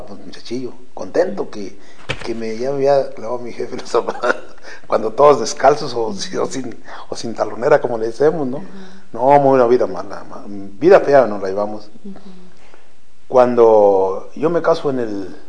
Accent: Ocampo, Guanajuato, Mexico; born there; Yo nací en Guanajuato, rancho La Haciendita, municipio de Ocampo, Guanajuato.

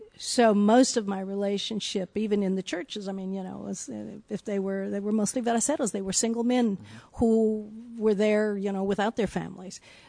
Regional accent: Salinas, California, United States; I used to describe the town as saying when I was growing up in Salinas, it was kind of this dichotomy.

